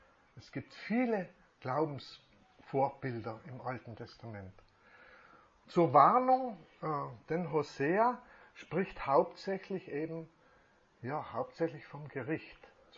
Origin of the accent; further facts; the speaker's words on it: Trentino-Alto Adige, Italy; Ich komme aus dem Finchgau, ja? Und Finchgau ist das Land, das Tal mit wirklich verschiedenen Prägungen.